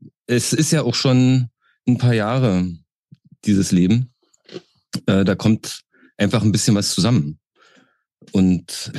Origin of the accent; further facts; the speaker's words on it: Berlin, Germany; born there; Ich bin geboren in Berlin, wohne auch noch in Berlin. Ich glaube, man wird es ein bisschen hören.